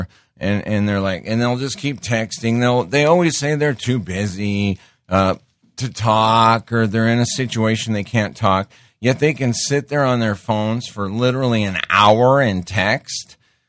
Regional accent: Montana, United States; one of my very good friends that I grew up with in Montana.

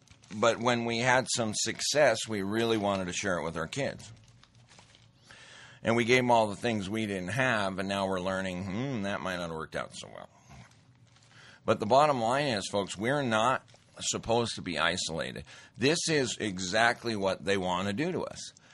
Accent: Montana, United States; When I was growing up in Montana, you know, you stand in front of somebody and you make certain comments and you just might get whacked in the face.

